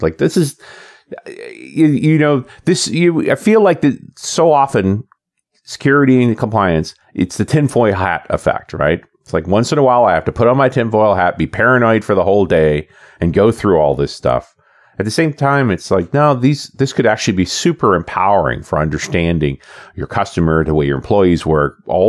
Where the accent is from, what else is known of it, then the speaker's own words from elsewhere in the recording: Canada; because I'm a Canadian